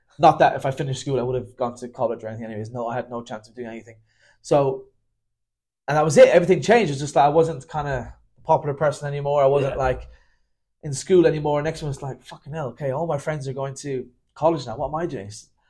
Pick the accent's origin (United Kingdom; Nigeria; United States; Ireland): Ireland; Munster; I'm from Kerry.